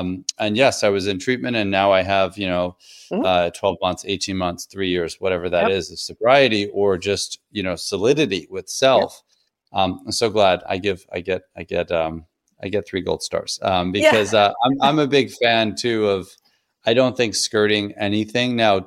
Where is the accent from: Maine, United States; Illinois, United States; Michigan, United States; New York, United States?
New York, United States; I'm Sicilian. I'm from Long Island.